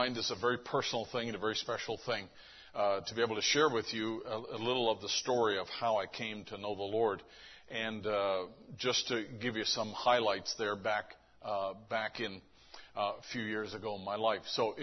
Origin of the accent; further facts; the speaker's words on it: St. John's, Newfoundland and Labrador, Canada; I was born May 28th in 1957. I grew up in Newfoundland. This is the old St. John's.